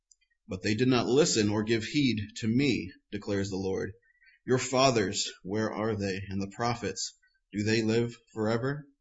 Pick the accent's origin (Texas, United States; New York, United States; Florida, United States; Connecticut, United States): Connecticut, United States; Actually, I was born and raised in New England. I was born in Connecticut, and I lived up in Connecticut up and through ninth grade